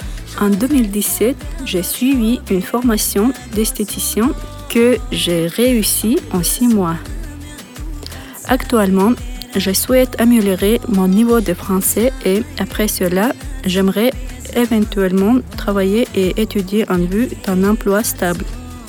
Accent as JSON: {"language": "French", "region": "Chechnya", "country": "Russia", "tie": "born or raised there", "second_language": "French", "moved": "as an adult", "lives_now": "Saint-Chamond, France", "said": "j'ai 30 ans et j'habite à Saint-Chamond. Je suis née en Russie et je suis arrivée en France en 2020. J'ai obtenu mon diplôme en 2013 au lycée en Tchétchénie."}